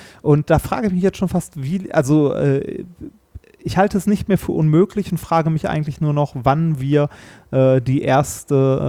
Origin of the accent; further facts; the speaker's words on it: North Rhine-Westphalia, Germany; wir kommen ja beide aus dem Ruhrpott